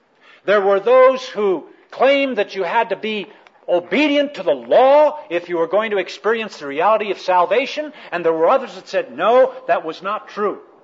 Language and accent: English; United States; born there; first language Spanish; My mom and dad are both Spanish, and while I was born here in the United States, I grew up speaking both languages, and so I speak Spanish as poorly as I speak English.